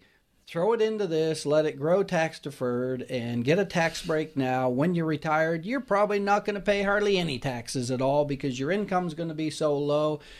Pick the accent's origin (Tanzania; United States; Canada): Canada; You know, I'm from Canada, and we've lived in Prince Edward Island and New Brunswick, Canada, and on the water, but I've never been to Newfoundland.